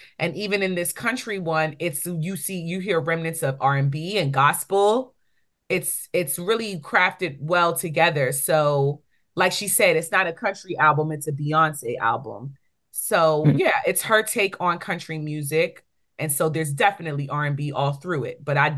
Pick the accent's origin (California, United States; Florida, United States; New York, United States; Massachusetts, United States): New York, United States; New York City; But we're from New York City, y'all.